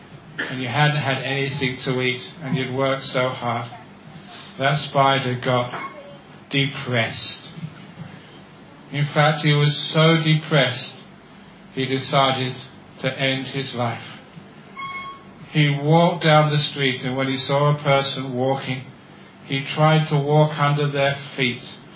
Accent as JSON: {"language": "English", "country": "Australia", "said": "Because now I'm an Australian monk, and Australian monks like to whistle."}